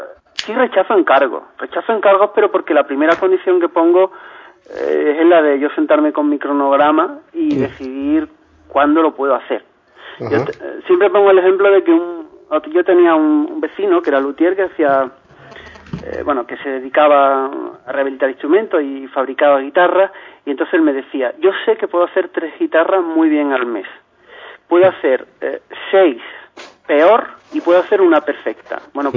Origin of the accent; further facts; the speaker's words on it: Linares, Andalusia, Spain; Yo soy, por ejemplo, de una zona del norte de Jaén, yo nací en Linares, y te aseguro que tengo más de mesetario y de castellano que de gaditano.